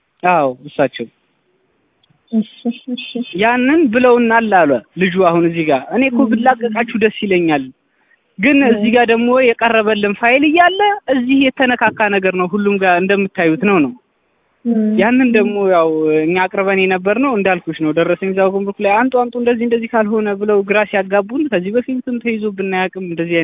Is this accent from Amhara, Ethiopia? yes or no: yes; Dessie, Amhara, Ethiopia; እኔ ደሴ ነው ቤት የደሴ ልጅ ነኝ